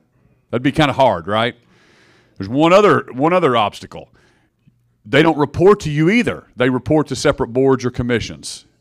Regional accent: Oklahoma, United States; because I grew up in Oklahoma. I'm a fourth generation Oklahoman

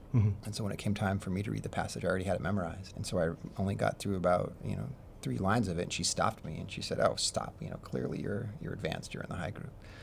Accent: Simi Valley, California, United States; also born or lived in Colorado; Where I was born in Colorado, small town, 2,000, 3,000 people, and lived there until I was 7 or 8. And then we moved out here to California, Simi Valley.

